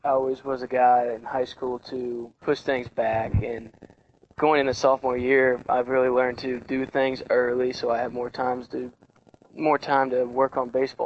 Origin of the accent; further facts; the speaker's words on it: Mexico, Missouri, United States; I grew up in Mexico, Missouri. It's a small town down by Columbia, Missouri.